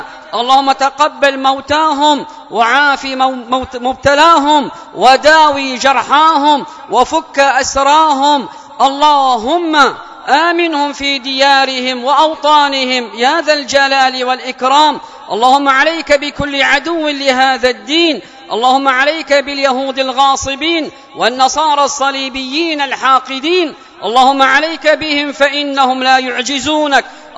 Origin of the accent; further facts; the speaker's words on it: Yemen; اللهم ادفع عن بلادنا اليمن